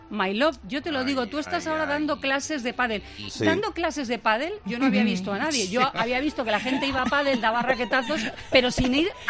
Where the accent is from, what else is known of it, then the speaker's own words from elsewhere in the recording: Albacete, Castilla-La Mancha, Spain; Yo soy de Albacete.